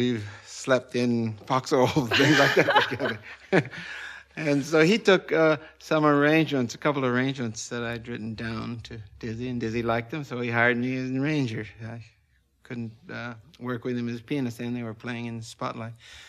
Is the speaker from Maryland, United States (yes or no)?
no; New Mexico, United States; Well, I came from New Mexico after having only been home for about a month from the war, coming from the European theater.